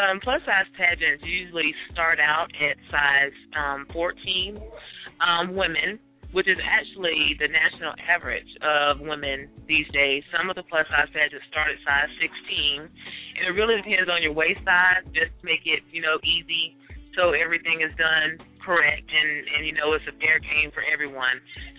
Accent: Panama City, Florida, United States; I'm from Panama City, Florida.

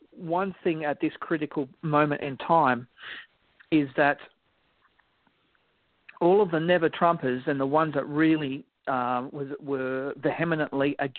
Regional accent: Australia; And I'm even saying this as an Australian.

